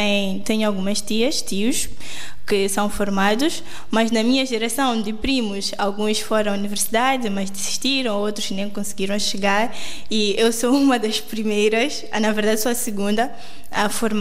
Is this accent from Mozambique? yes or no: yes; Chinavane, Gaza, Mozambique; eu sou de Moçambique, mas sou natural de uma pequena localidade chamada Chinavane.